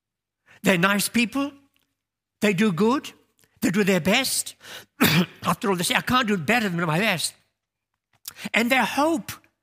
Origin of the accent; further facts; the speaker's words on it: United Kingdom; previously we didn't need a visa, being British